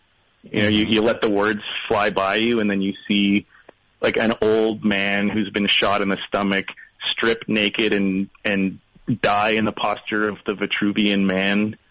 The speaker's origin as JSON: {"language": "English", "country": "Canada", "said": "I'm from Canada, and my team is the Toronto Raptors."}